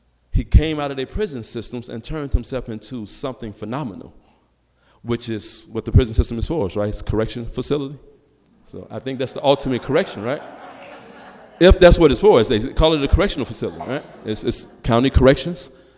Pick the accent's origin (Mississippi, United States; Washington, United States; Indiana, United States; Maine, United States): Indiana, United States; Gary; I'm from Gary, Indiana. This is important to mention. I'm from Gary, Indiana.